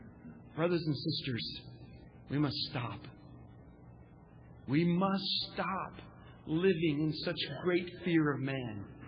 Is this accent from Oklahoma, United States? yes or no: yes; Oklahoma, United States; What they didn't realize is that outside they had already built the ultimate playground for a child growing up in Oklahoma.